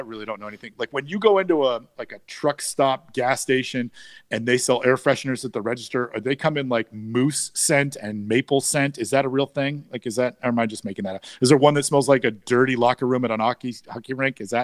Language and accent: English; San Francisco, California, United States; Like I grew up in San Francisco. So if you're driving across the city, you're hills and stop signs and traffic all around you.